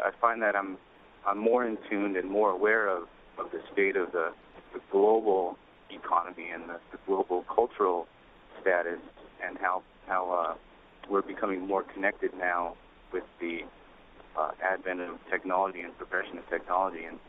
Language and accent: English; Vietnam; now in United States; I am an immigrant from Vietnam in 1975